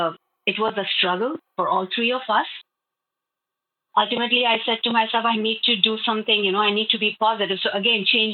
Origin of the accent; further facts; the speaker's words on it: India; moved away as an adult; So I'm actually coming from India, and I was married, and I am married actually, and I have two daughters. I came from India in 2014 to this country.